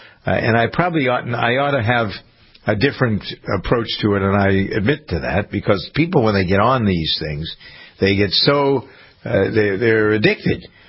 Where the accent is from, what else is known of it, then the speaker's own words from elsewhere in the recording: New England, United States; accent: New England; I was a sophomore, and I was trying to get rid of my New England accent.